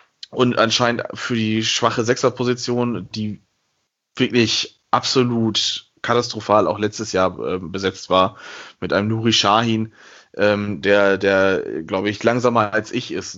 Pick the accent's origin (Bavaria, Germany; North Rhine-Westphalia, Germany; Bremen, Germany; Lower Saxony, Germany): Bremen, Germany; als Bremer